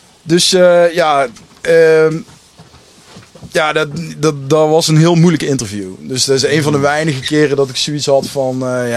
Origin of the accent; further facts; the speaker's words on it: Netherlands; Ja, ik ben een Nederlander.